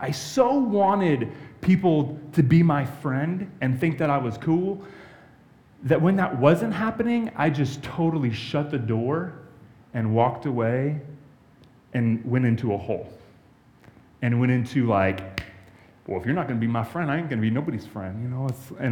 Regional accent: California, United States; I grew up in California, and my two older sisters are 7 and 13 years older than me

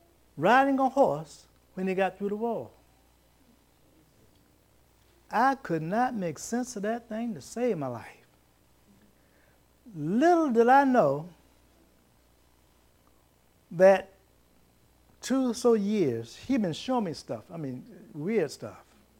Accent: Williamsburg, Virginia, United States; let me tell you, I'm from Williamsburg, the old historical place.

